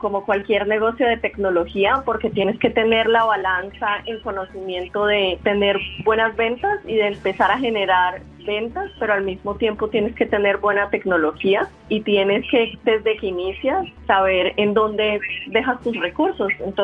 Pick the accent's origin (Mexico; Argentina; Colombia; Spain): Colombia; decíamos, somos colombianos, en un mercado latino no va a ser tan atractivo.